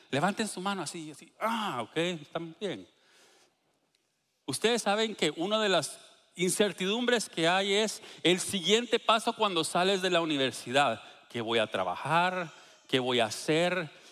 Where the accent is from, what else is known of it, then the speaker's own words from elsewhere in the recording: Guatemala; Nosotros somos de Guatemala, entonces las cosas tardaban un poquitón más en llegar y eran más caras.